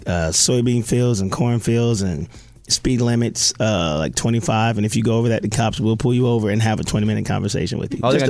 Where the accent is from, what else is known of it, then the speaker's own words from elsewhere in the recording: Delaware, United States; So Mercury Lane's a street I grew up on in Delaware.